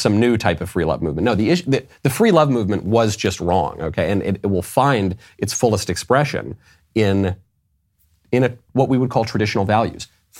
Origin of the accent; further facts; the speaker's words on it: New York, United States; also born or lived in Los Angeles; I'm from New York. I'm from LA.